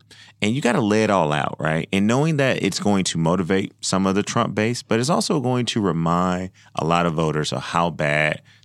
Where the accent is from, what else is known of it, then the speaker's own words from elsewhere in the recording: Georgia, United States; again, not to make this a Georgia-specific show, but I am from Georgia.